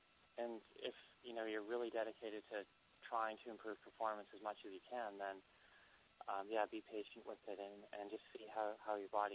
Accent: Vancouver, British Columbia, Canada; And I'm from Vancouver originally, and on the west coast there, the salmon come back to spawn each year

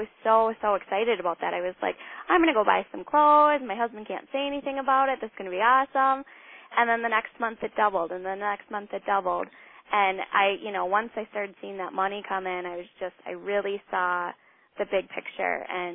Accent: Minneapolis–Saint Paul, Minnesota, United States; I'm from the Twin Cities, Minnesota.

